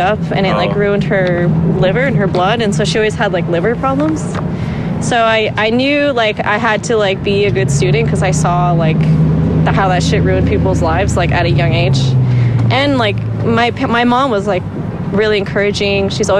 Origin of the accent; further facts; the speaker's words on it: Simi Valley, California, United States; I'm from Simi Valley.